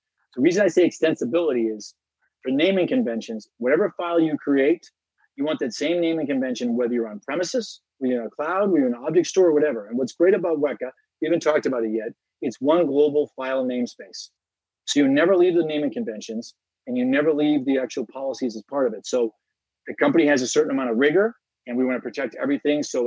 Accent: United States; as an American, that's always great seeing the transition and very patriotic day to go through this.

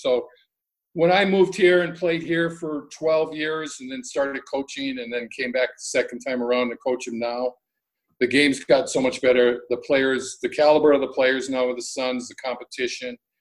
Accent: Duluth, Minnesota, United States; I grew up in Duluth, Minnesota, so You know, that's where the hockey background comes from

